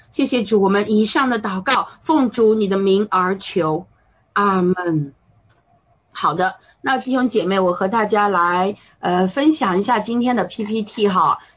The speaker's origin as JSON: {"language": "Chinese", "region": "Yunnan", "country": "China", "said": "我是来自云南。我不单来自云南，我是来自云南的很山里的山，山当中的山，来自很高山。因为我的父亲是少数民族，是彝族，妈妈是傈僳族"}